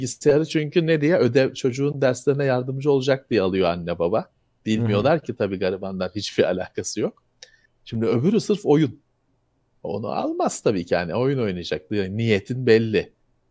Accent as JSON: {"language": "Turkish", "town": "Bakırköy", "region": "Istanbul", "country": "Turkey", "said": "Ben Bakırköylüyüm."}